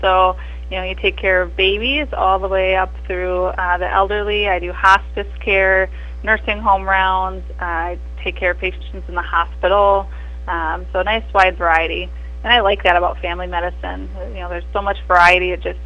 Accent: Tyler, Minnesota, United States; Yeah, so I grew up in Tyler, Minnesota, so I was an RTR graduate.

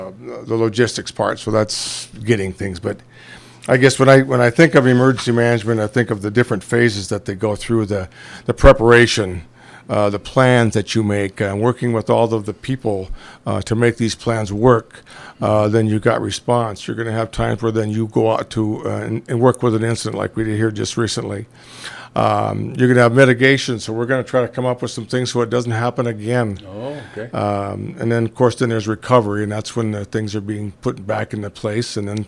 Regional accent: Madison, Minnesota, United States; I grew up in Madison, Minnesota, on the north end of town. Ended up moving away after high school, like almost everybody did.

